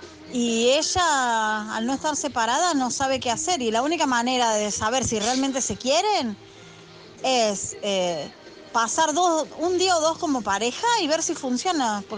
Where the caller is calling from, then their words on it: Argentina; desde Argentina otra vez.